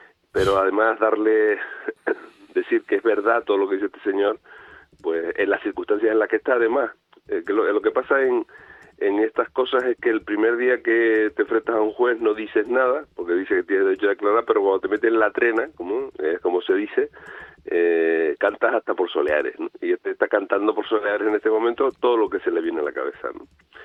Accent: Tacoronte, Canary Islands, Spain; A Navarro Tacoronte, que tiene el apellido de mi pueblo, ¿no?

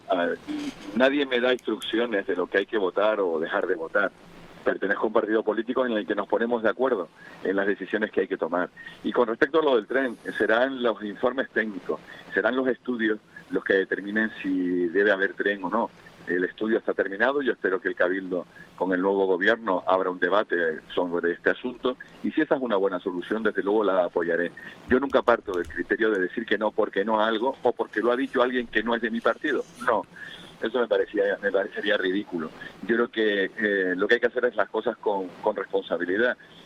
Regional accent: Canary Islands, Spain; los asuntos que nos interesan a los tinerfeños, a los canarios y como españoles también.

